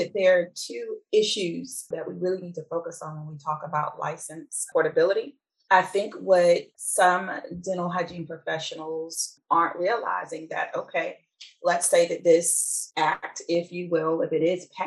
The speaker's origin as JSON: {"language": "English", "region": "Maryland", "country": "United States", "said": "I'm from Maryland."}